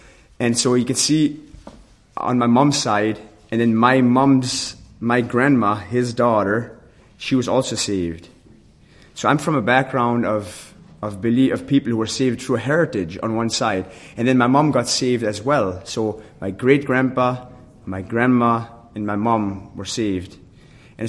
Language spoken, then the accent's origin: English; Manitoba, Canada; So Manitoba itself, where I'm from Winnipeg. I live in Winnipeg now, but my colony that I was from was in Manitoba. One of them that was like an hour from Winnipeg. So that's where I grew up.